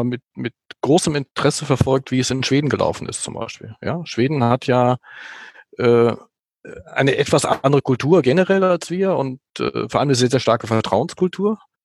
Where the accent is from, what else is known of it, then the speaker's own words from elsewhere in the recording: Schleswig-Holstein, Germany; ich ja Schleswig-Holsteiner war.